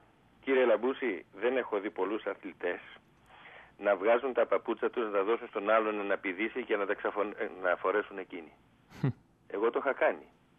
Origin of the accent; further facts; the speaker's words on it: Thebes, Central Greece, Greece; έγινε στη Θήβα, στην πατρίδα μου.